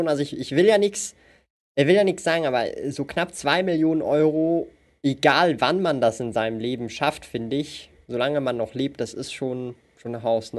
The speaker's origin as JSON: {"language": "German", "country": "Switzerland", "said": "ich komme ja auch aus der Schweiz"}